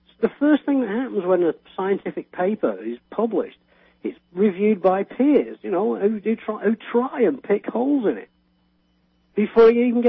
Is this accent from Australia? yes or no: no; United Kingdom; I grew up with the IRA blowing people up all around me. I mean, my hometown has a memorial for two kids, Mother's Day.